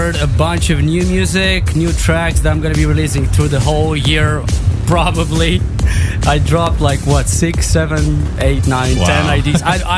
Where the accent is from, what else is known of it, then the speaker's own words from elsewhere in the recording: Moldova; One in Moldova, my home country, on April 28th.